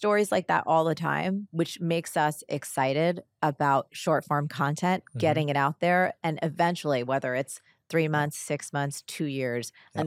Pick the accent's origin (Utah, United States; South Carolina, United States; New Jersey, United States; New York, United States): New Jersey, United States; you know, I'm from Jersey.